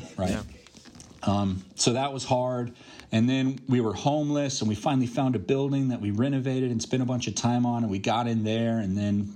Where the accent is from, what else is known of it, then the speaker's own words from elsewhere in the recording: Corvallis, Oregon, United States; coming home and getting a chance to church plant in my hometown was really an opportunity to say, hey, you know, God's bringing me full circle, sort of back home, where I left as soon as I could after I graduated high school